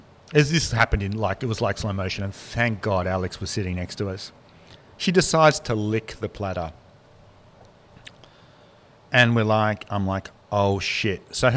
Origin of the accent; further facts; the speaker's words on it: Melbourne, Victoria, Australia; now in Sydney, Australia; Like I grew up in Melbourne, moved to Sydney in 1999